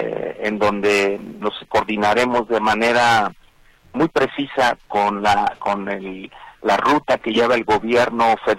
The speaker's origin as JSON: {"language": "Spanish", "country": "Mexico", "said": "para nosotros como mexicanos, la seguridad nacional, la seguridad del interior"}